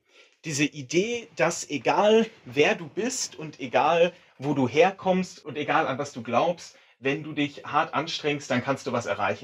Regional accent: United States; now in Germany; Selbst dann wäre ich auf mein deutsches Einkommen steuerverpflichtet. Und da muss man als Amerikaner im Ausland auch mal sagen, ich bin hier

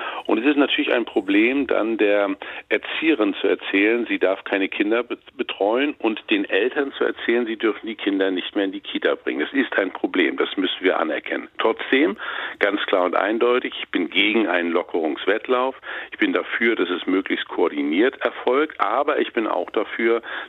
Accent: Mecklenburg-Vorpommern, Germany; oder meinem Heimatland Mecklenburg-Vorpommern

